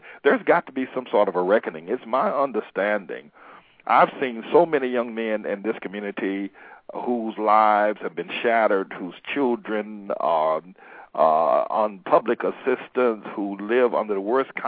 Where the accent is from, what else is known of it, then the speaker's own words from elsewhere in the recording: the South, United States; I tell people all the time, I grew up in Jim Crow South, and I did not experience racism.